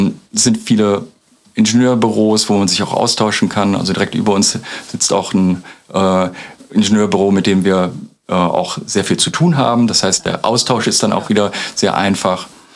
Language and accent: German; Düren, North Rhine-Westphalia, Germany; nicht ganz Uröcher, aber mein Herz ist schon, schlägt schon für Aachen. Ich komme selber aus Düren, also nearby.